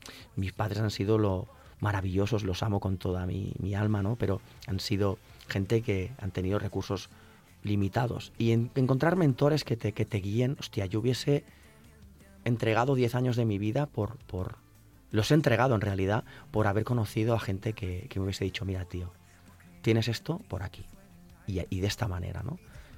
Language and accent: Spanish; Montblanc, Catalonia, Spain; now in Reus, Spain; Yo en mi pueblo, porque yo nací en Montblanc y vivo en Reus, ¿no?